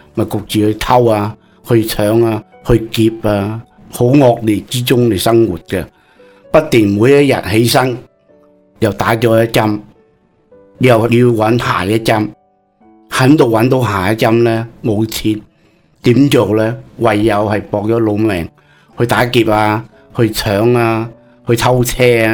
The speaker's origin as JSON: {"language": "Cantonese", "country": "Vietnam", "lives_now": "Canada", "said": "只要你我哋越南人团结起上嚟，喺监狱都可以找到一个叫做地位喺度"}